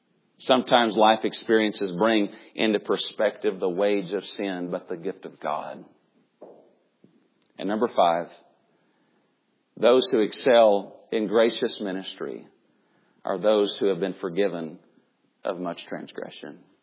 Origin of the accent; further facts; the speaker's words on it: Tennessee, United States; Now, I'm from Tennessee. Everybody's grandfather was a preacher.